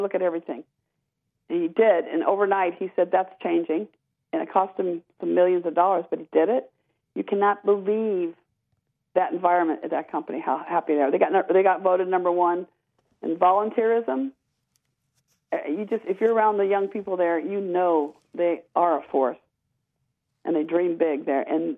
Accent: Long Beach, California, United States; And we grew up in Long Beach, California, and we're public park kids.

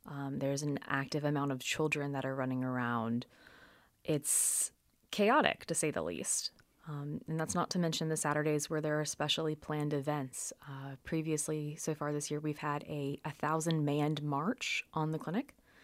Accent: the South, United States; it was quite a liberal turnaround from growing up in the South, where you really don't actively talk about politics or about bodily autonomy.

